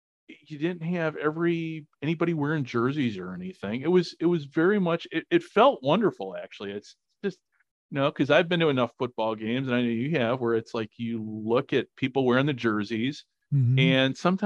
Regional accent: Chicago, Illinois, United States; And while I grew up in Chicago, loved the Bears

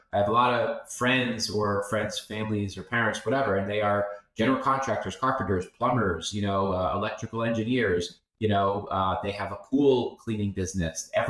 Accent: The Hamptons, New York, United States; I'm from the Hamptons on the east end of Long Island.

